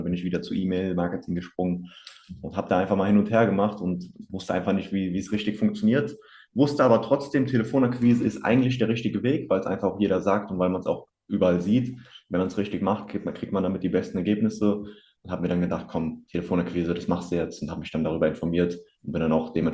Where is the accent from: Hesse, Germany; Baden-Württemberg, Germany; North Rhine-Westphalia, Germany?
Hesse, Germany; Hanau; 20 Jahre alt, komme aus der Nähe von Hanau.